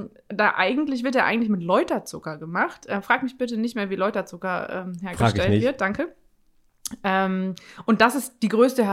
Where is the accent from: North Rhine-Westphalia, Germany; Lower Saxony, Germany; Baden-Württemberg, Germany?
North Rhine-Westphalia, Germany; Detmold; ich komme aus Detmold, aus der Nähe von Bielefeld.